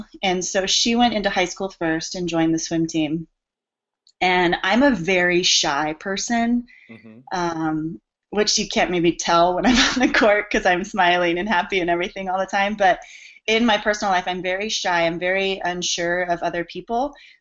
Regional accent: Yorba Linda, California, United States; But I grew up in a small town called Yorba Linda, which is just near like Anaheim, Disney.

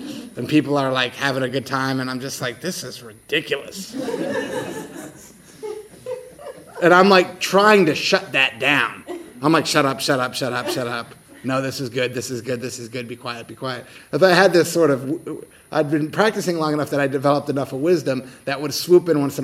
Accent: United States; I mean, I'm from America, so that's what I see

